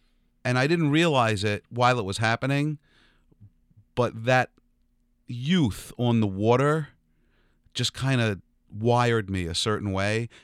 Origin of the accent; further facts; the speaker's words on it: East Rockaway, New York, United States; Yeah, so I grew up in East Rockaway, New York